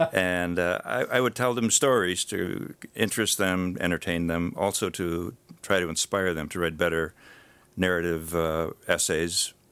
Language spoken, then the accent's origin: English; Mosinee, Wisconsin, United States; Well, Bridgerton, in a sense, is modeled after my hometown of Mosinee.